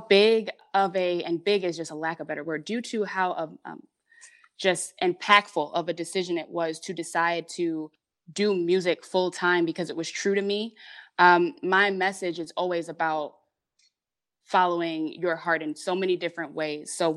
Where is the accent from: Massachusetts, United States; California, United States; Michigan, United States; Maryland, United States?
Michigan, United States; Hamtramck; also born or lived in Detroit; When I was born in Detroit, but right away, we were living in Hamtramck, which is actually a small town inside of Detroit. Like it's surrounded by at all angles by Detroit. It's the oddest thing. It's only about 2 miles wide. But it's right inside of Detroit.